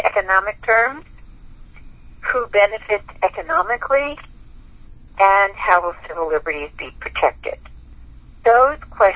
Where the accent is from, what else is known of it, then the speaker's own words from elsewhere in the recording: Washington, District of Columbia, United States; Well, I was born and reared in Washington, D.C., and I was enthralled from a very early age with history.